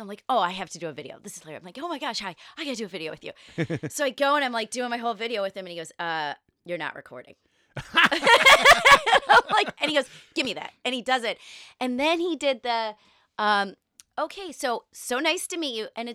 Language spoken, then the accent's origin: English; Midwest, United States; You know, I'm getting used to it, but we're from the Midwest.